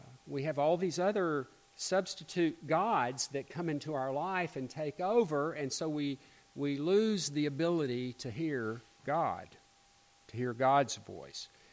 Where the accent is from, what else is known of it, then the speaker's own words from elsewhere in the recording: Little Rock, Arkansas, United States; growing up in Little Rock and the church I grew up in.